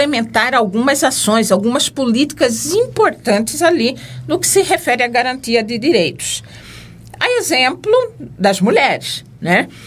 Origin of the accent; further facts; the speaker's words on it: Mato Grosso, Brazil; Eu considero assim, enquanto matogrossense, uma honra receber um prêmio dessa natureza.